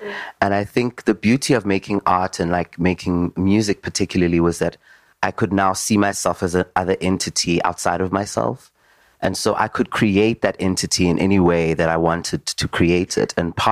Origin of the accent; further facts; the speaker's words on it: Davidson, Gauteng, South Africa; I grew up in Davidson in the East Rand, and like, you know, walking down the streets as a very flamboyant kid was not easy at all.